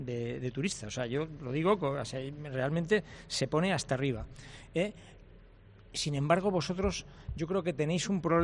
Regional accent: Asturias, Spain; asturiano. Y cuando estoy aquí yo siento un poco que es parte de mi vida, es parte de mi historia y de mi tierra. Normalmente venimos a Asturias

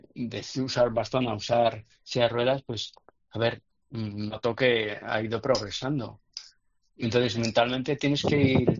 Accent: Madrid, Community of Madrid, Spain; now in Zaragoza, Spain; Sí, o sea, es como estamos aquí en Zaragoza. Yo soy de Madrid

